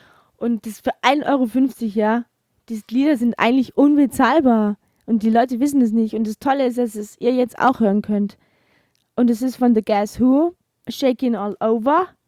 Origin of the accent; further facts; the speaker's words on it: Heilbronn, Baden-Württemberg, Germany; Ich komme aus Heilbronn, aus der Ecke. Ich sage jetzt aber nicht wo.